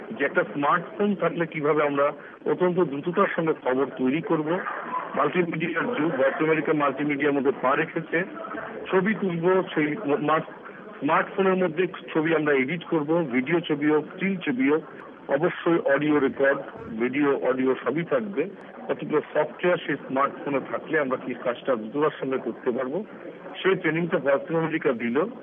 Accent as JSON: {"language": "Bangla", "town": "Kolkata", "region": "West Bengal", "country": "India", "said": "আমি voice of আমেরিকার বাংলা বিভাগের সংবাদদাতা পশ্চিমবঙ্গে। আমার বাড়ি কলকাতাতেই, আমি কলকাতা থেকে ঢাকা উড়ে এসেছি"}